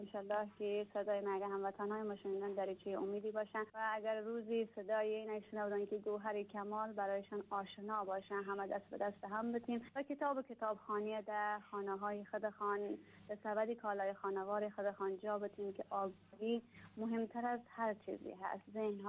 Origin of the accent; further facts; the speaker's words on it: Afghanistan; من برای خود افتخار میکنم به عنوان یک بانوی افغانستانی. همه جا رفتم گفتم من یک افغان هستم و افغان بودن خود میبالم.